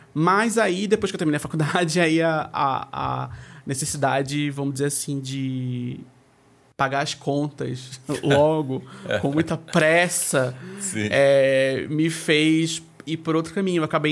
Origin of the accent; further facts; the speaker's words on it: Recife, Pernambuco, Brazil; now in São Paulo, Brazil; eu sou de Pernambuco, eu sou de Recife, mas eu moro em São Paulo.